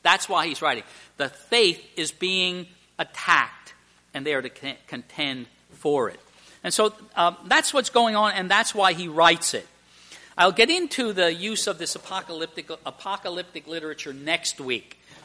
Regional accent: Emmaus, Pennsylvania, United States; I grew up in Emmaus. I went, moved away to pastor, come back to Emmaus, and there I am. And I get that from my old Roman Catholic Slovak relatives.

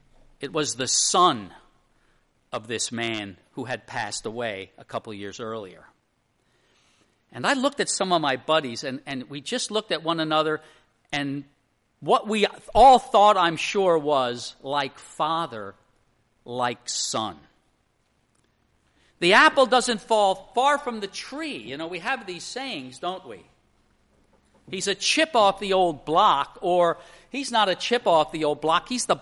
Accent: Emmaus, Pennsylvania, United States; When I was growing up in the Slovak community in Emmaus

